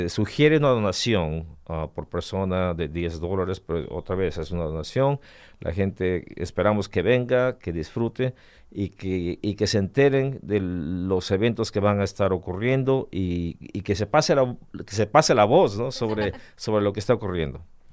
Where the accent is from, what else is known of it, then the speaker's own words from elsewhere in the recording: Orizaba, Veracruz, Mexico; en el mercado de Orizaba, que es donde yo nací y donde viví